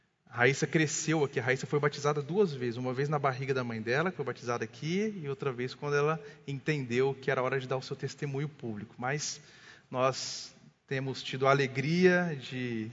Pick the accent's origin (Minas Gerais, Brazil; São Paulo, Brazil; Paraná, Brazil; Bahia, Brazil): Minas Gerais, Brazil; Belo Horizonte; eu vou mudar para minha cidade. Eu sou de Belo Horizonte, eu vou mudar para minha cidade